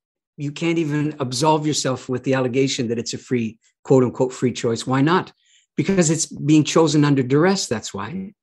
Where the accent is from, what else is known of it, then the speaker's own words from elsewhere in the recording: Canada; I can tell you that I'm a Canadian.